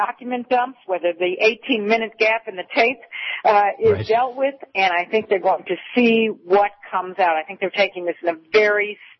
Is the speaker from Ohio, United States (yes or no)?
yes; Ohio, United States; am born and bred in Cuyahoga County.